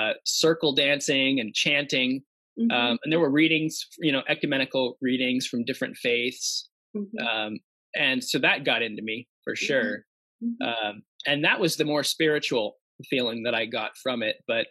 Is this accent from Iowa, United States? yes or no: no; Tucson, Arizona, United States; also born or lived in Utah; We grew up in Tucson, Arizona. That was our first that was my first conscious place that we lived in, although I was born in Utah.